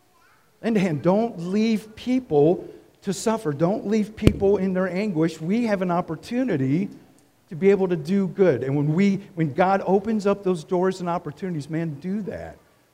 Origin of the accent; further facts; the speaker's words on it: Buckystown, Maryland, United States; I grew up in Buckystown, Maryland, if anybody knows where Buckystown is, a little south of Frederick.